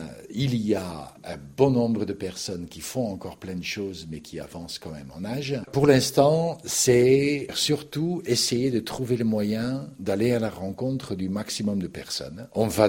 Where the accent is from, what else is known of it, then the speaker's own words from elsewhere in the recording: Flanders, Belgium; French is a second language; now in France; Oh, je suis donc originaire de la Belgique, hein, je suis flamand d'origine